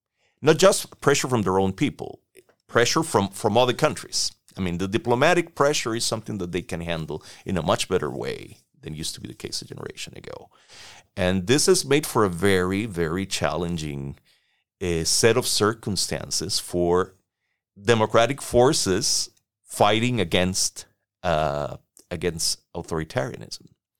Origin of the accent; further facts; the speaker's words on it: Costa Rica; I come from Costa Rica. We live next door to Nicaragua.